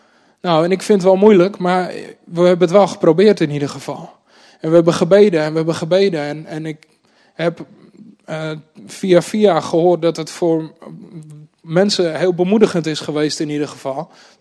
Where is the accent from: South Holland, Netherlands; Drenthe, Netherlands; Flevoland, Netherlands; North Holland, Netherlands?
North Holland, Netherlands; now in Groningen, Netherlands; Ik kom zelf uit Noord-Holland.